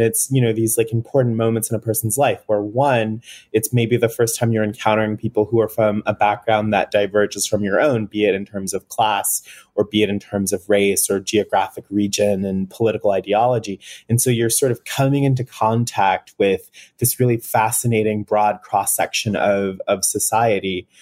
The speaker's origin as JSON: {"language": "English", "region": "Alabama", "country": "United States", "said": "So I'm very from Alabama. My family is like very much like a sort of quintessential Southern family."}